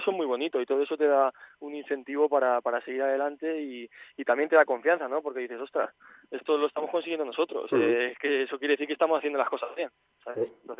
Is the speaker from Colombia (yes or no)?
no; Spain; toda mi familia es argentina, yo soy española, sí.